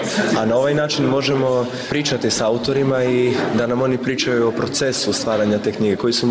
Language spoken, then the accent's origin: Croatian; Rijeka, Primorje-Gorski Kotar County, Croatia; Dolazim iz Rijeke.